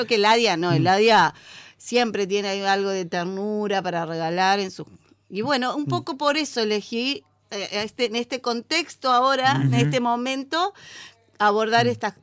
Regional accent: Argentina

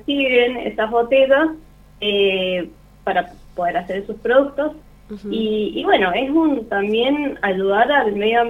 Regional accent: Palmira, Mendoza, Argentina; Y, bueno, nosotros somos de Palmira, San Martín

